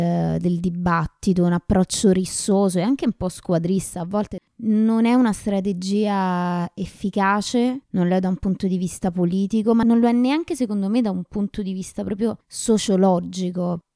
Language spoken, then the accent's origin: Italian; Rome, Lazio, Italy; proprio antropologicamente col fatto che siamo romane, perché per me c'è un carattere romano comune